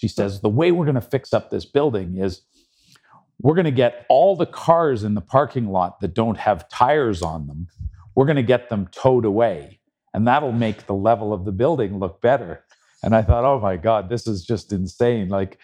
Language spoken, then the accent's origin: English; Calgary, Alberta, Canada; Born and raised in Calgary. Went to the University of Calgary